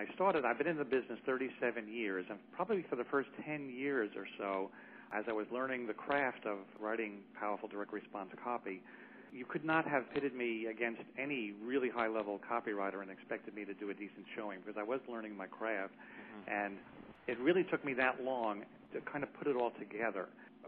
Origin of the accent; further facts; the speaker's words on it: Brooklyn, New York, United States; now in The Hamptons, United States; up in Brooklyn, and now I live out in the Hamptons